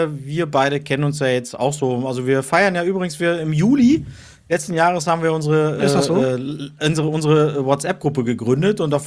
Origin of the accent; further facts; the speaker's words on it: Turkey; German is a second language; ich bin Türke